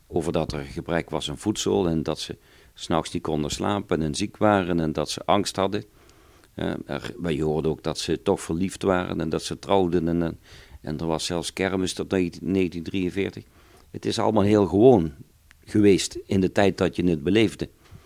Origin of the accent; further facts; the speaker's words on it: Helden, Limburg, Netherlands; En er werd in mijn dorp Helden, waar ik vandaan kom, heel vaak over verteld.